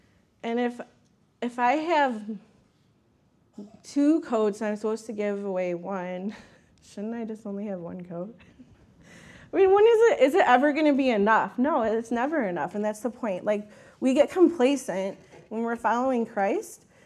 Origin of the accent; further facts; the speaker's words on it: Michigan, United States; because I'm from Michigan. Sometimes I go there in the winter.